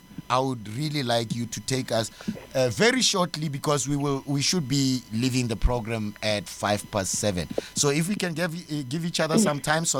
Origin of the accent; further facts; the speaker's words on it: South Africa; Especially that we come from South Africa and we're talking about getting to tolerate each other.